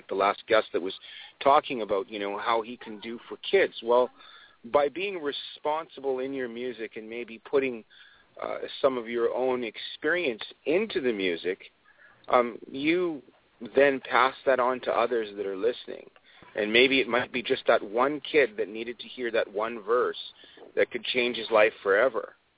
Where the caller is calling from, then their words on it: Vancouver, British Columbia, Canada; I'm calling in from Vancouver, Canada.